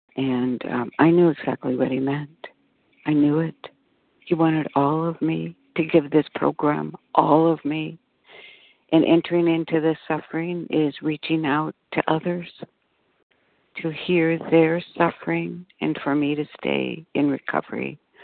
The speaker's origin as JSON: {"language": "English", "town": "Austin", "region": "Texas", "country": "United States", "said": "from the Austin, Texas area, and I am calling in from Ketchikan, Alaska this morning, where I am for the summer."}